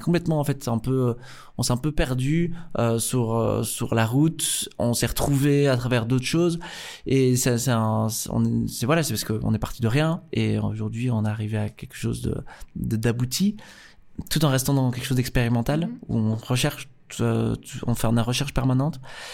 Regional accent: Belgium; c'est qu'on est belge. Et je pense que être belge dans le monde aujourd'hui, c'est un super pouvoir.

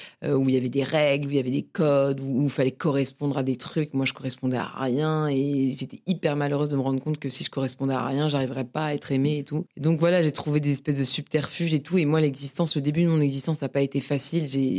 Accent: Paris, Île-de-France, France; Je suis née à Paris. Je crois que quand je suis née, on était dans le 14e, je crois, ou dans le 5e, je sais plus. Et j'ai grandi à Paris. Je suis vraiment une Parisienne pure souche, quoi.

